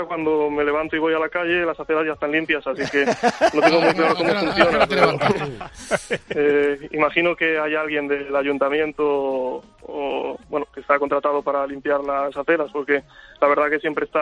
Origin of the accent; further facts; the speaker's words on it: Pontevedra, Galicia, Spain; yo soy de Pontevedra, en Galicia, pero tengo familia en Madrid